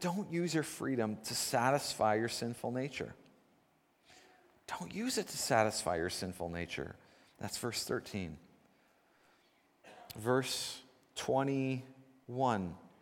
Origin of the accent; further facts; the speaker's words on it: Nanaimo, British Columbia, Canada; I grew up in Nanaimo